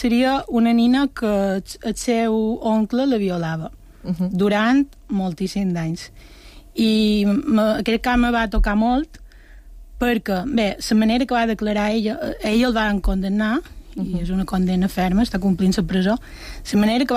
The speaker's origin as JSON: {"language": "Catalan", "town": "Sa Pobla", "region": "Balearic Islands", "country": "Spain", "said": "Jo vos he de dir que jo som de Sa Pobla"}